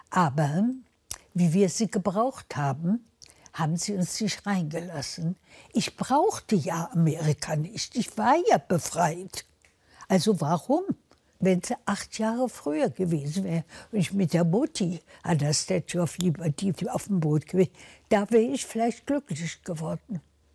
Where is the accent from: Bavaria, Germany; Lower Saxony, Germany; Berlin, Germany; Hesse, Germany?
Berlin, Germany; born there; Berlin ist meine Heimat. Ich bin hier geboren. Ich fühle mich als Berlinerin. Ich fühle mich als Deutsche. Ich gehöre hierher. Ich bin hier, ich sage immer, mit Spreewasser getauft.